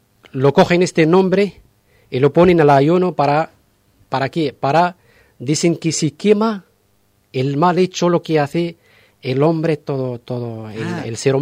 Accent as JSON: {"language": "Spanish", "country": "Morocco", "said": "yo hablo de Marruecos porque soy de Marruecos"}